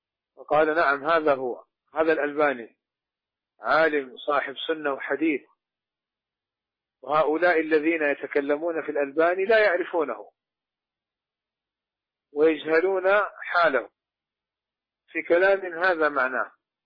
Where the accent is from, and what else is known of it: Saudi Arabia